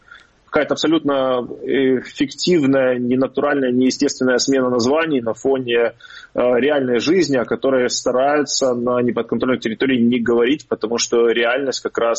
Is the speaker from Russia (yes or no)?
no; Luhansk Oblast, Ukraine; как уроженец Луганской области